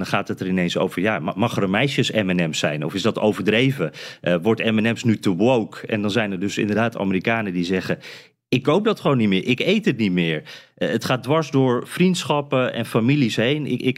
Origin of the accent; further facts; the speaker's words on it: Friesland, Netherlands; Ik zie mezelf inderdaad als nuchtere Noordelinger ook. Ik kom uit Friesland